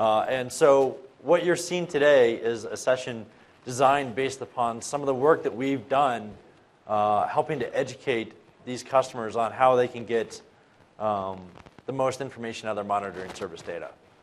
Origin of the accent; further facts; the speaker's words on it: Denver, Colorado, United States; I live in Denver. I was born and raised in Denver.